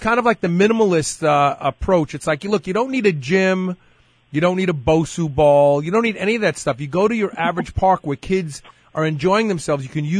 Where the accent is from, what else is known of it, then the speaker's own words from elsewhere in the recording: Brooklyn, New York, United States; because you're from Brooklyn, I'm from Brooklyn.